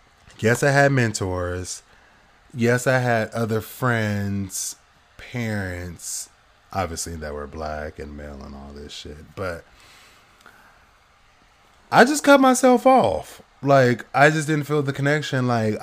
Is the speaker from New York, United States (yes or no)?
no; Portland, Oregon, United States; I'm originally from Portland, Oregon, West Coast, below Washington, above California.